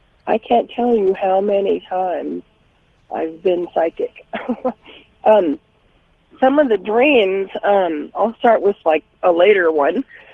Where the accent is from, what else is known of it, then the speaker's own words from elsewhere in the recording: Reno, Nevada, United States; I talked to you a while back. I'm from Reno.